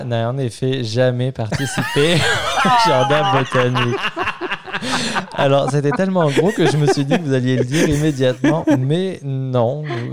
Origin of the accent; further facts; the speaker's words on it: Grenoble, Auvergne-Rhône-Alpes, France; born there; je suis né à Grenoble, donc dans les Alpes.